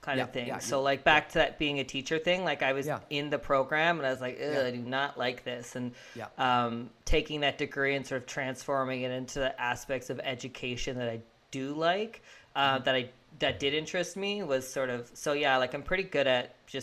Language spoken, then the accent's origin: English; Fredericton, New Brunswick, Canada; Oh, I'm from Fredericton